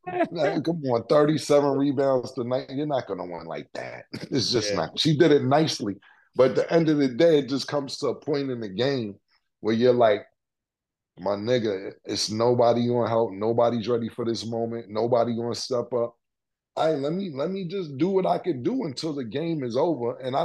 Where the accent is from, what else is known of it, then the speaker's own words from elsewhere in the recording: Harlem, New York, United States; You know, I'm from Harlem, so I'm a nigga that's going to be like, I did what I came to do.